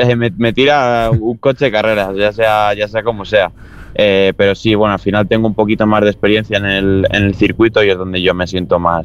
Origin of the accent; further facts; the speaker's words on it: Madrid, Community of Madrid, Spain; Bueno, pues yo soy un chico de Madrid, de 23 años.